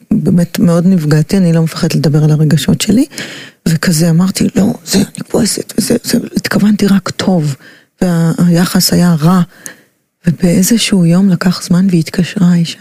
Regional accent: Bnei Brak, Tel Aviv District, Israel; ובאתי לך עם הכבדות שלי מבני ברק, עם החצאית פליסה שלי

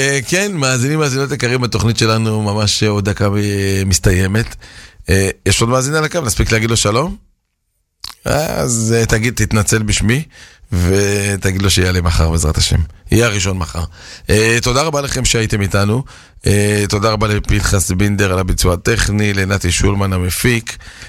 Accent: Bnei Brak, Tel Aviv District, Israel; אני פשוט בני ברקי

